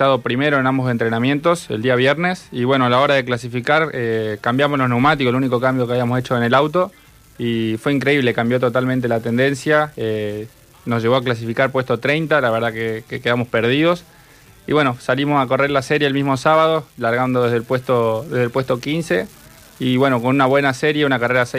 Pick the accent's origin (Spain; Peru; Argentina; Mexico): Argentina; Chaco; Uno por ahí, yo soy de Chaco, no le daba importancia.